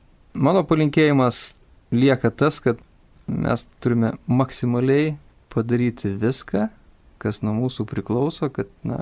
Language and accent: Lithuanian; Palomenė, Kaunas County, Lithuania; Esu kaimo vaikas, užaugau Kaišiadorių rajone Palomenės kaime.